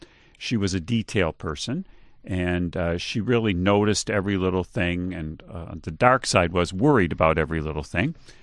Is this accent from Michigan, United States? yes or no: yes; Monroe, Michigan, United States; I grew up in Monroe, Michigan, and that was a great place to grow up in the 1950s.